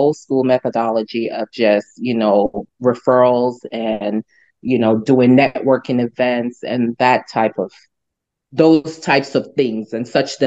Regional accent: Jamaica; now in United States; But no, when I came here from Jamaica, of course, I had family members that were already here.

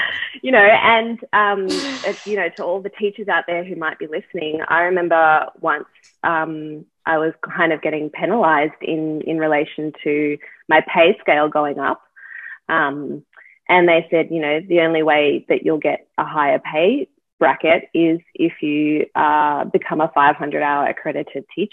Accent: Melbourne, Victoria, Australia; I am from Melbourne, Australia, and I've been teaching yoga since 2010.

